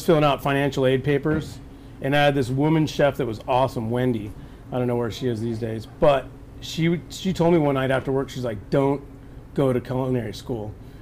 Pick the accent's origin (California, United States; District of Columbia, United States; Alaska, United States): California, United States; San Jose; Yeah, San Jose, 1970 I started my life, yeah.